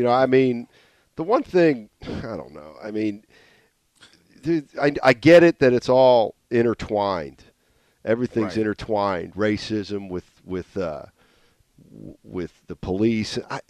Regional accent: Pennsylvania, United States; I mean, I grew up in Pennsylvania. It's like everybody hunted in Pennsylvania.

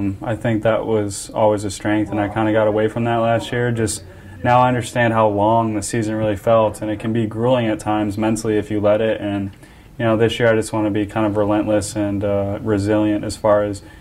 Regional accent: Antioch, Illinois, United States; Yeah, Kenosha is real close to where I grew up in Antioch, Illinois.

